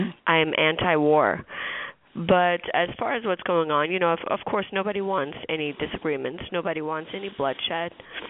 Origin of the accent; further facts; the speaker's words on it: United States; I was very welcomed when they found out, you know, I was raised in America and I spoke fluent English.